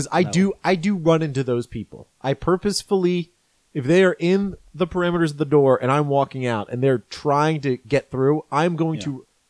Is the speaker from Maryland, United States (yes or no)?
yes; Maryland, United States; just my regular home in Maryland when I grew up in Maryland.